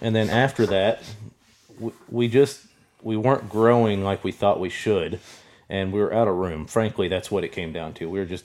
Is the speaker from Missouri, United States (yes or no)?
yes; Weston, Missouri, United States; I'm from around here. I grew up in Weston, graduated from Weston. I live here in Platte City now, close to the shop.